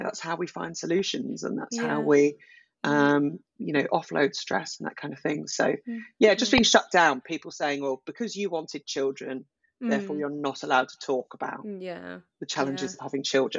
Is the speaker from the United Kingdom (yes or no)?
yes; United Kingdom; we're British as well. The British, we love a moan, don't we?